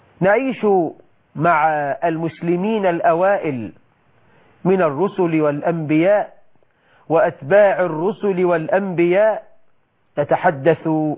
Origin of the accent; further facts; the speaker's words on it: Egypt; بلدنا مصر